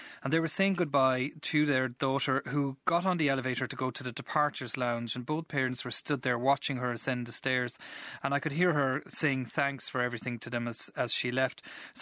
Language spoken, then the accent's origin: English; Munster, Ireland; I grew up in County Clare, which was about 20 minutes from Shannon Airport.